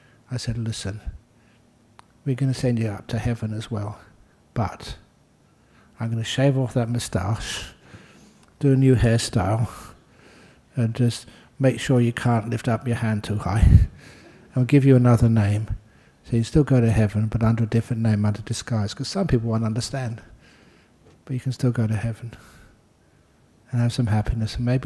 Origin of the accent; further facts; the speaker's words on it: Thailand; now in Perth, Australia; because, you know, I came from Thailand